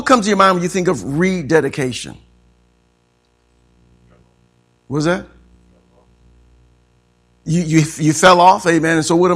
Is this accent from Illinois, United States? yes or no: yes; Joliet, Illinois, United States; I'm from Joliet.